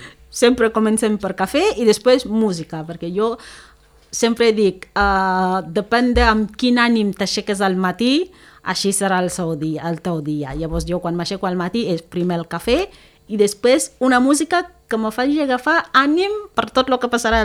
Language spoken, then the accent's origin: Catalan; Cameroon; Catalan is a second language; moved away; jo sóc de Camerún.